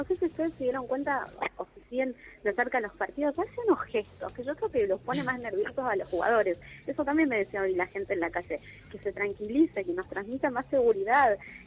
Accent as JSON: {"language": "Spanish", "country": "Argentina", "said": "ustedes nos conocen como somos los argentinos de criticones."}